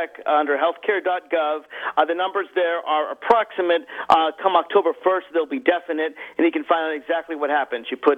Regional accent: Virginia, United States; I know my home state of Virginia is actually defunding people who will explain how it happens.

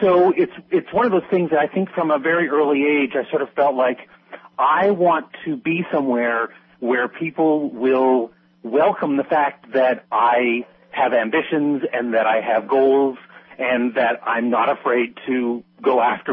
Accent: New Brunswick, Canada; born there; also born or lived in Quebec / Nova Scotia; So I lived in a whole variety of places in Canada, in the province of Quebec, in the province of Nova Scotia. I was born in New Brunswick. And we sort of moved around a fair bit.

